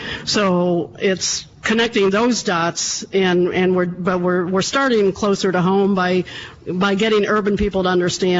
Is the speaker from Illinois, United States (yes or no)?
yes; Chicago, Illinois, United States; And I do want to say, as an urban girl myself, I'm a Chicagoan